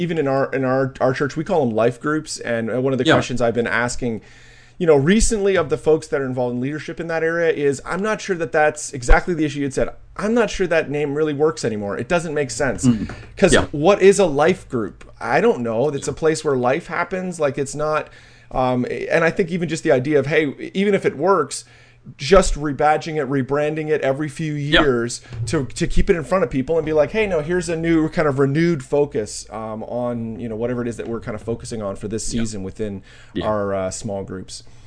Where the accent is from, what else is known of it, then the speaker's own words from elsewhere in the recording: Canada; they know I'm Canadian.